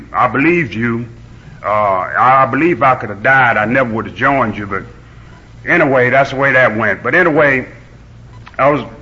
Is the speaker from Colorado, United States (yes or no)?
no; Carthage, North Carolina, United States; I was born and raised up here in North Carolina. That's my home, Carthage, North Carolina, just a few miles up from Pinehurst and Southern Pines.